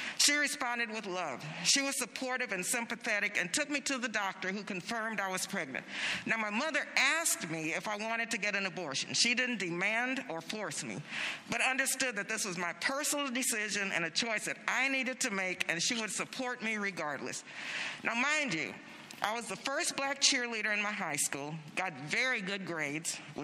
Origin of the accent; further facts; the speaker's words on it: El Paso, Texas, United States; I was raised in El Paso, Texas, and attended Catholic school.